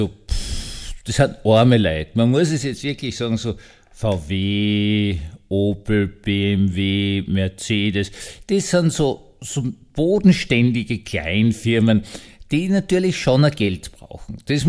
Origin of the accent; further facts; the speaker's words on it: Austria; Und ich war als Österreicher wirklich fasziniert